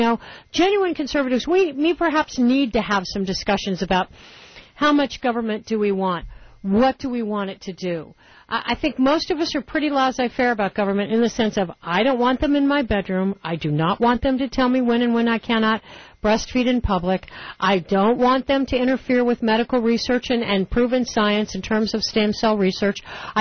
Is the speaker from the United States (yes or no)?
yes; United States; as an American woman, I am proud to be a citizen of the United States. I always have been.